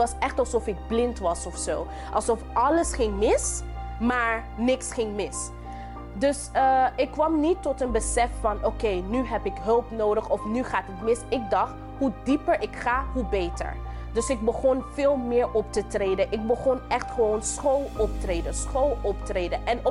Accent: Sint Maarten; born or raised there; also born or lived in Curaçao; now in Netherlands

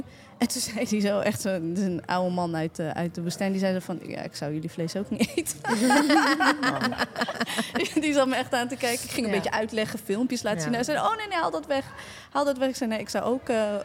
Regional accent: The Hague, South Holland, Netherlands; Ik kom uit Den Haag.

